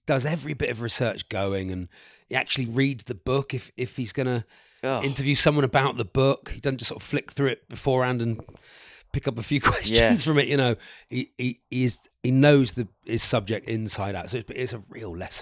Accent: Newton Abbot, South West England, United Kingdom; I said, I am from Newton Abbot.

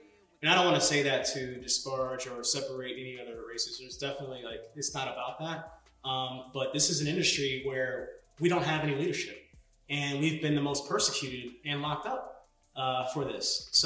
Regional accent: Connecticut, United States; But no, I'm from Connecticut. Born in the 80s, single Black mom in a not so progressive, state back then.

